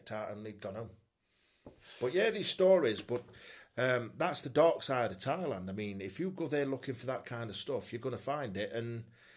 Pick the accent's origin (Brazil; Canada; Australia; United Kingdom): United Kingdom; England; I'm English